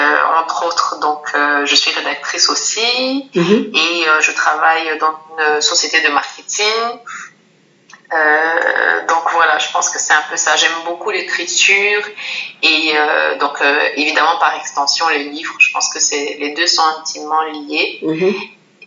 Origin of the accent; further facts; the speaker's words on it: Cameroon; moved away as an adult; also born or lived in Senegal; j'ai grandi au Cameroun et juste après mon bac, je suis allée vivre au Sénégal pour continuer mes études universitaires. Mm-hmm. Et donc, j'y suis restée pendant 11 ans, 11 très belles années. Et depuis 3 ans et demi, bientôt 4 ans, je vis au Québec